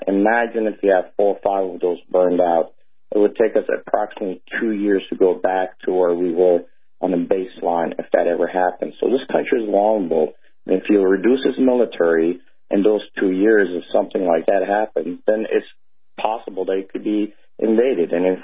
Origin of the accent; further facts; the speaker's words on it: Iran; You know, I grew up in Iran. I saw the revolution.